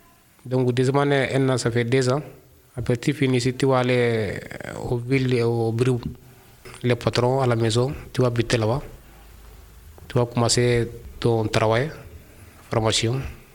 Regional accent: Mali; French is a second language; je suis malien.

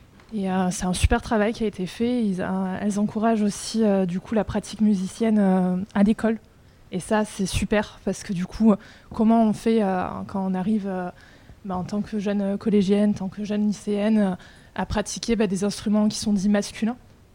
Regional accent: Nouvelle-Aquitaine, France; Moi, je viens de la Haute-Vienne.

